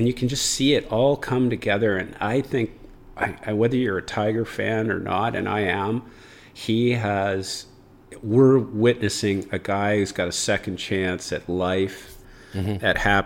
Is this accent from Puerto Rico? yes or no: no; Canada; I've always said that just being a Canadian kid and then playing in the NHL was it's such an honor.